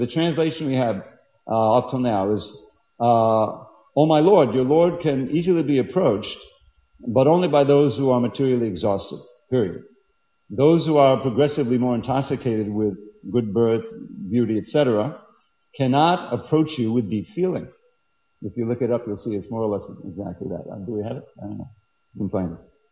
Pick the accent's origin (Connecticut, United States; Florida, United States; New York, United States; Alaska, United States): New York, United States; Long Island; when I grew up on Long Island, and it's not that far from the beach, anywhere you are on Long Island.